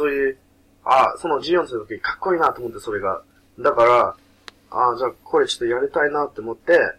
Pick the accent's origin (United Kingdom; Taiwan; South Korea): United Kingdom; Japanese is a second language; now in Kobe, Japan; こんにちは、イギリスから来た